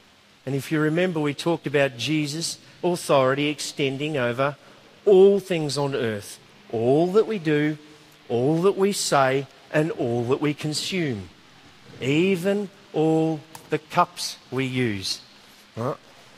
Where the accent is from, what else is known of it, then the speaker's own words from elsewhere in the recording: Australia; And I'm an Aussie